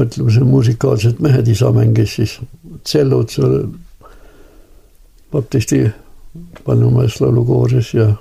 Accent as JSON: {"language": "Estonian", "town": "Kärdla", "region": "Hiiu County", "country": "Estonia", "tie": "born there", "said": "5 kilomeetrit käina poole siit Kärdlast."}